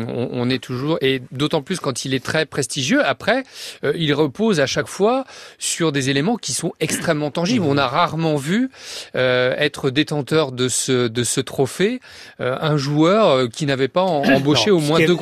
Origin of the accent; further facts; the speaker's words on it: Lyon, Auvergne-Rhône-Alpes, France; Je suis lyonnais.